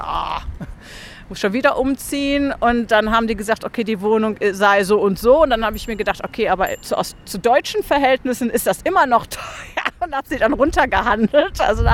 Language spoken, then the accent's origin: German; Germany; es war sehr, war nicht so eine große Auswahl, wie ich es vielleicht aus Deutschland gewohnt bin. Brot als Deutscher war natürlich eine Sache.